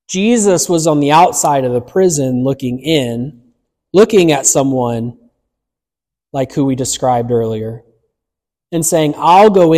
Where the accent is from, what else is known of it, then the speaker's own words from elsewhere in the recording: United States; I know because I grew up in America. I've heard it my whole life.